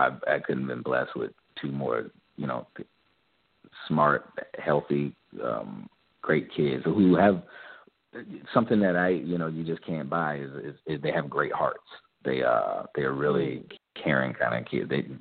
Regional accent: the South, United States; I mean, I'm from the South.

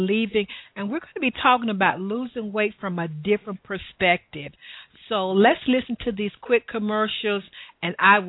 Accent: the South, United States; accent: southern; Between my southern accent and your Australian accent, we're going to have a great time tonight.

